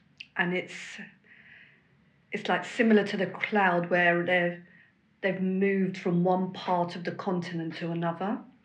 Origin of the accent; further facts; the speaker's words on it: London, United Kingdom; born there; I was born here in London, but my ethnicity is Moroccan, and I always felt like Morocco was my home.